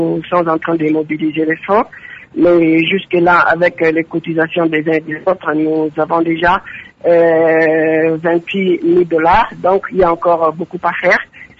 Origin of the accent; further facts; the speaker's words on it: DR Congo; ici chez nous en RDC Congo